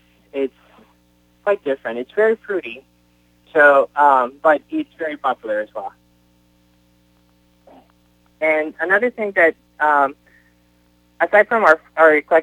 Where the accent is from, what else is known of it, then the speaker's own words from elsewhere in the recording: Honduras; I'm from Honduras as well, and I grew up eating that.